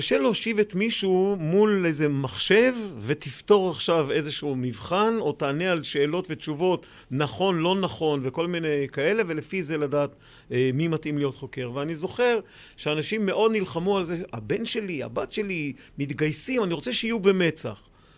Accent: Kiryat Motzkin, Haifa District, Israel; אני נולדתי וגדלתי בקריות, גדלתי בקריית מוצקין, ושם למעשה, משם התגייסתי בסוף.

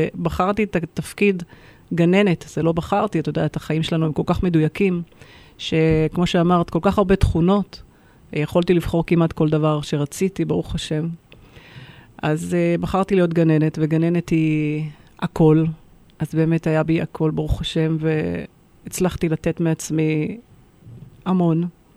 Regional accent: Sderot, Southern District, Israel; also born or lived in Ramat Gan / Tel Aviv; תושבת העיר שדרות. נולדתי וגדלתי בעיר שדרות. ברוך השם, משפחה ענפה. תומכת, אוהבת. עברתי לרמת גן מיד אחרי הצבא

